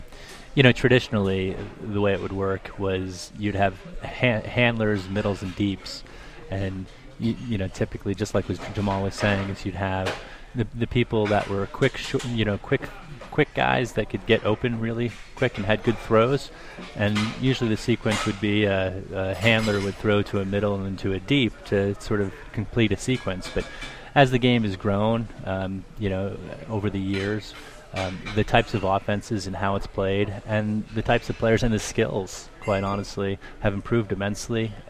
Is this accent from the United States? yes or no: yes; East Coast, United States; I mean, I was raised on the East Coast, for example, and you know, when I ended up driving across the country in about 1997 and stopped at a tournament in Boulder, Colorado.